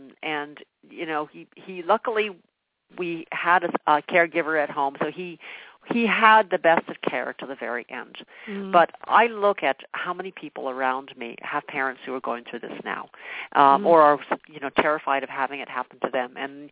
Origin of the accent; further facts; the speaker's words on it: San Diego, California, United States; I grew up in San Diego.